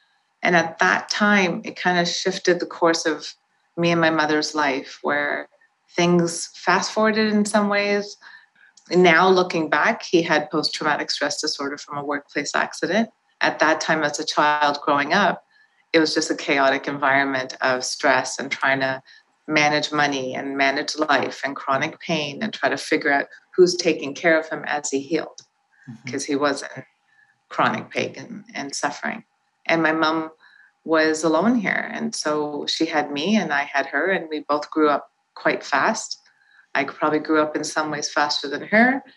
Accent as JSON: {"language": "English", "town": "Toronto", "region": "Ontario", "country": "Canada", "tie": "born or raised there", "said": "I'm born and raised in Toronto, Ontario. I'm born to immigrant parents who came here from India."}